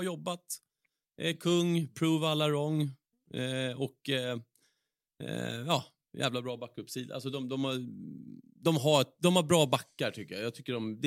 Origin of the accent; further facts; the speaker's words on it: Sweden; Men jag är halv. Jag kan hylla när det är svenskar, för jag är svensk. Och jag kan hylla när det är finnar.